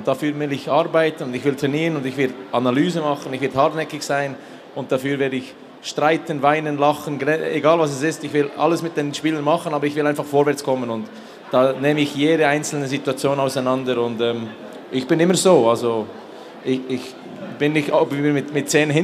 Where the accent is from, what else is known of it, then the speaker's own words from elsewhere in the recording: Switzerland; Ich bin Schweizer